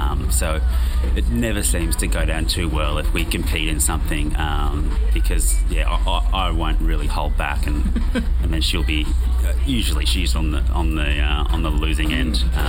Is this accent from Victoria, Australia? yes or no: no; Sydney, New South Wales, Australia; I'm from Sydney, so it's not as popular there.